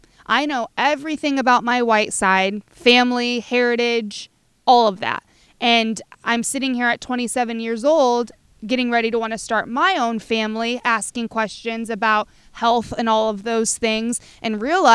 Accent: Normal, Illinois, United States; Again, being born and raised in Normal

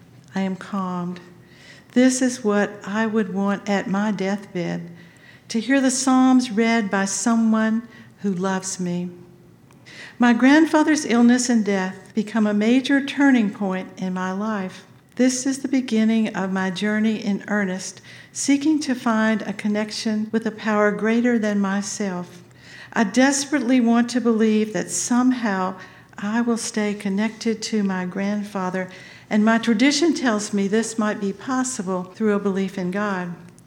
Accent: Virginia, United States; I board the first plane back to my hometown in Tidewater, Virginia, to visit him.

